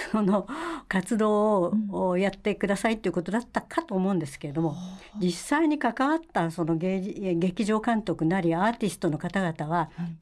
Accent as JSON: {"language": "Japanese", "town": "Bunkyo", "region": "Tokyo", "country": "Japan", "tie": "born there", "lives_now": "Setagaya, Japan", "said": "私生まれは文京区の本郷なんですけれども、出入りはありましたが"}